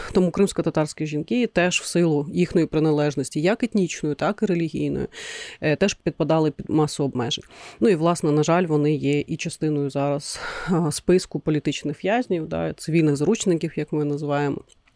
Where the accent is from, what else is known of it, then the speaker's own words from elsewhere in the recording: Yalta, Crimea, Ukraine; тому що я сама з Криму, з Ялти